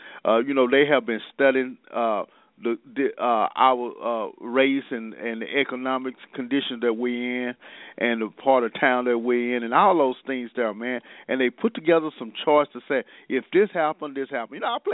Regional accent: Dallas, Texas, United States; We grew up in South Dallas, and we knew some of the good side and the bad side

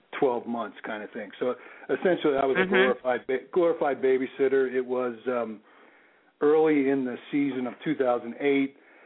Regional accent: Ridley Township, Pennsylvania, United States; I grew up in Delaware County, which is a southwest suburb of Philadelphia, not more than 15-20 minutes away, in a little town called, I was in Ridley Township, so it's not far from the Delaware River

